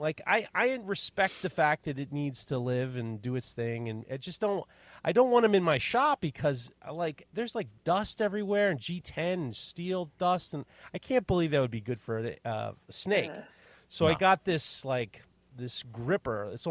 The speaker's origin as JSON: {"language": "English", "region": "New York", "country": "United States", "said": "You know, it's like I'm from Lexington Avenue. The fuck do I know about this?"}